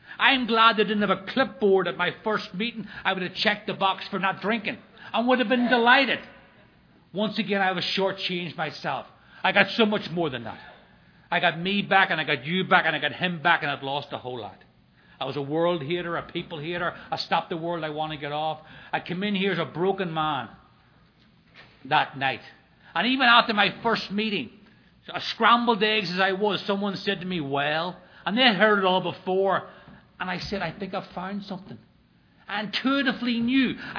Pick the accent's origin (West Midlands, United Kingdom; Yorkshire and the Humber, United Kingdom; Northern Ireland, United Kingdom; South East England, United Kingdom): Northern Ireland, United Kingdom; I grew up in Northern Ireland